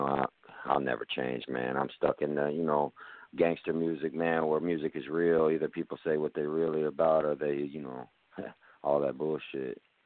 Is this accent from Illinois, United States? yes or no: yes; Chicago, Illinois, United States; I'm from Chicago, Illinois, North Side